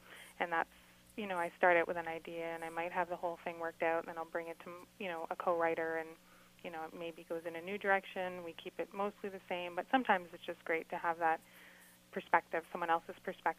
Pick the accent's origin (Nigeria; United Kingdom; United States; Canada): Canada; Toronto, Ontario; growing up in Scarborough, which is, you know, a hop, skip, and a jump to downtown Toronto